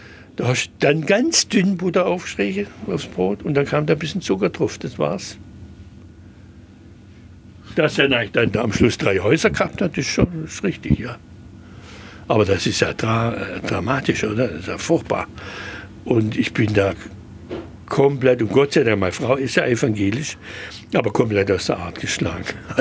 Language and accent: German; Schwäbisch Gmünd, Baden-Württemberg, Germany; ich komme ja aus Schwäbisch Gmünd. Das ist ja in leichtsinnigster Art und Weise katholisch mit der ganzen Festerei.